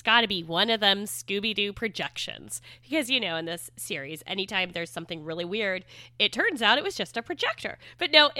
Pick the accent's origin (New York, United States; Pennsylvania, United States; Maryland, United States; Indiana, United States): Indiana, United States; I'm from Indiana, totally landlocked place, so I have a good excuse for this.